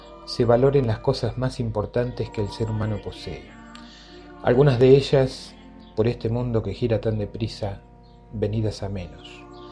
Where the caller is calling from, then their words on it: Argentina; de Argentina. Mi saludo para estas fiestas.